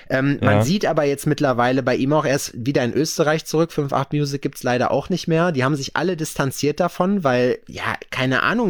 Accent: Lüdenscheid, North Rhine-Westphalia, Germany; Und in Lüdenscheid da hinten, die Ecke, wo ich herkomme so.

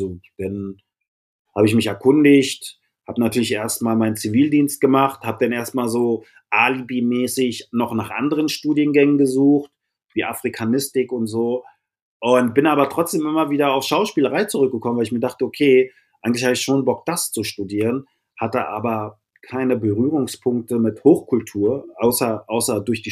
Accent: Berlin, Germany; Und ich habe zweimal im Wedding gewohnt, also in meiner Kindheit im Wedding gewohnt, jetzt wieder seit über 25 Jahren im Wedding. Habe aber auch in Spandau gewohnt, im Märkischen Viertel, das Reinickendorf, Tiergarten, Friedrich-Krause-Ufer, Feurigstraße, Schöneberg

